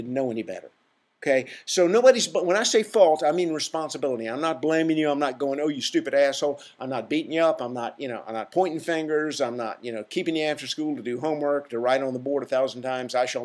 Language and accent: English; the South, United States; And I'm from the South, so I can make fun of it, okay?